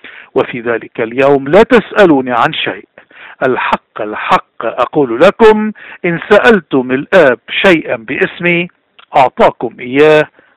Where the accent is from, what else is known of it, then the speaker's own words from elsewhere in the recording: Lebanon; نحن كلبنانية